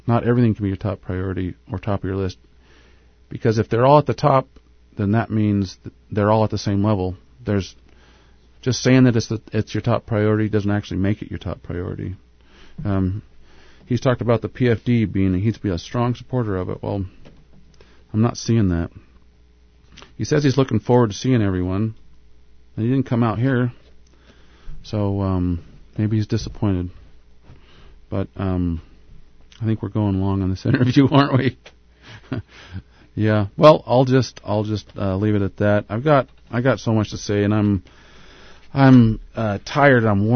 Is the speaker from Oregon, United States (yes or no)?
yes; Oregon, United States; born there; now in Alaska, United States; I was born in Oregon, though, but I made it back up here.